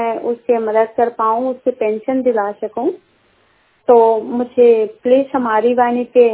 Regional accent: Raipur, Chhattisgarh, India; मैं totally blind हूँ और मेरा जिला है रायपुर, मैं छत्तीसगढ़ से बोल रही हूँ।

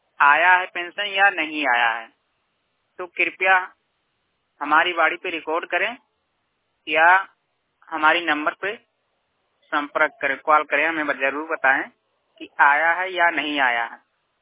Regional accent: Basti, Uttar Pradesh, India; मैं उत्तर प्रदेश के मूल निवासी जिला बस्ती का रहने वाला हूँ।

